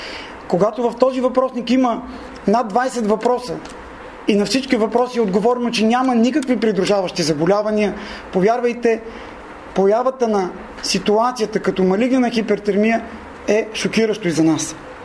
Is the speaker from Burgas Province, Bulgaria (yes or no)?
no; Pernik, Pernik Province, Bulgaria; От Перник съм, зъболекар съм.